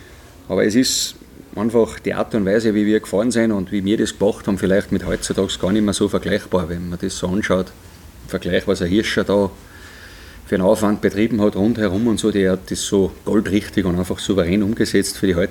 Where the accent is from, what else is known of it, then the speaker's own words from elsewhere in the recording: Schladming, Styria, Austria; auf der Planei oben aufgewachsen am Fastenberg und bin definitiv von ganz klein auf täglich am Ski gestanden den ganzen Winter über.